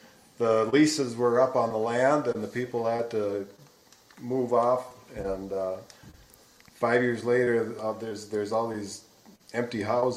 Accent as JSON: {"language": "English", "region": "Minnesota", "country": "United States", "tie": "born or raised there", "said": "See, I grew up on the Iron Range, and I've seen a lot of little villages get demolished"}